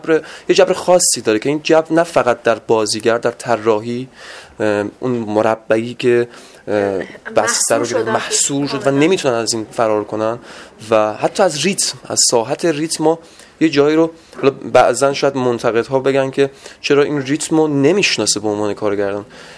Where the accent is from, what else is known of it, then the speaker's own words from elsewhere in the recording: Kermanshah, Iran; با اینکه خودم کرمانشاهی هستم